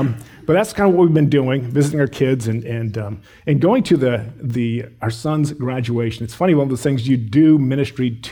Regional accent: England, United Kingdom; So this year, we're from England, right?

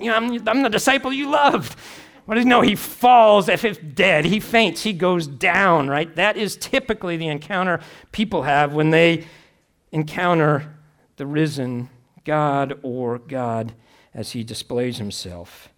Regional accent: Chicago, Illinois, United States; I'm from Chicago, so I got to do some love for my Bulls there.

